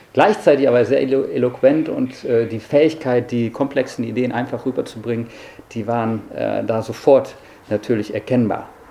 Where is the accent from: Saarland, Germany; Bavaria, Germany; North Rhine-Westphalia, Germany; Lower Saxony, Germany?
North Rhine-Westphalia, Germany; Mettingen; Ich bin ja in Mettingen aufgewachsen, also hier ganz in der Nähe.